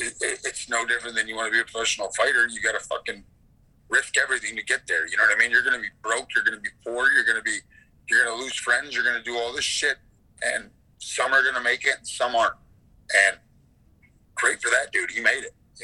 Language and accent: English; Midwest, United States; I grew up in the Midwest.